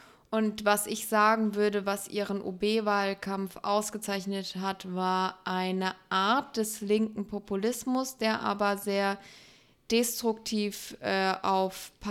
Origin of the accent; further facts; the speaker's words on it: Weinheim, Baden-Württemberg, Germany; also da wo ich herkomme, in Weinheim